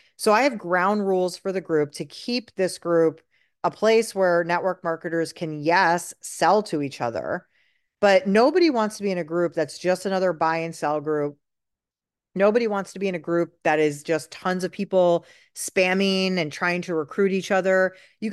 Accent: New York City, New York, United States; I grew up in New York City. There weren't a lot of Tupperware parties happening.

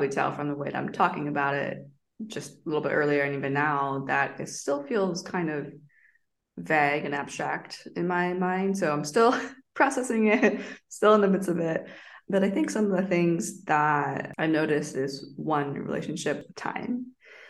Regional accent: Canada; also born or lived in United States; now in Taiwan; as you mentioned, and I was born in Taiwan, immigrated to Canada when I was little, and then was educated in the States since grad school

